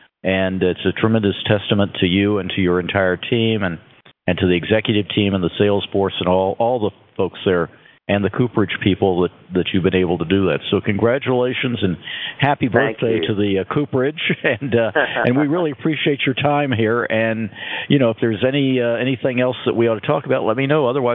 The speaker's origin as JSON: {"language": "English", "town": "Indianapolis", "region": "Indiana", "country": "United States", "said": "because I'm from Indianapolis, and before he went to Denver, he was a big guy in Indianapolis for a number of years"}